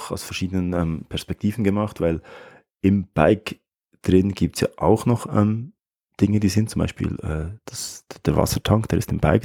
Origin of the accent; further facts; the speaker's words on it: Switzerland; In der Schweiz, ich weiß nicht, wie es in Deutschland ist, aber bei uns in der Schweiz wird häufig auch verlängerter Kaffee, man nennt das jeweils Kaffee Creme